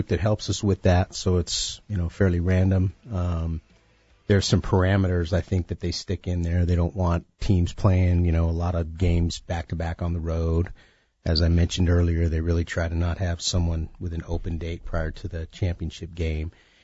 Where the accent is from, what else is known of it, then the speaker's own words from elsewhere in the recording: Fresno, California, United States; It's my hometown, Jeff.